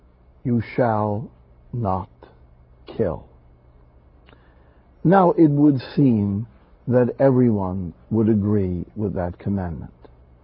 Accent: United States; I'm an American.

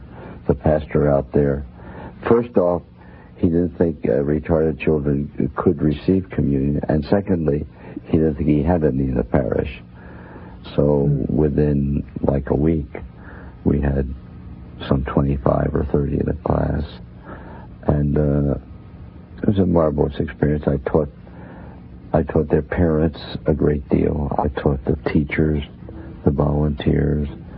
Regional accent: Pennsylvania, United States; I grew up in Pennsylvania.

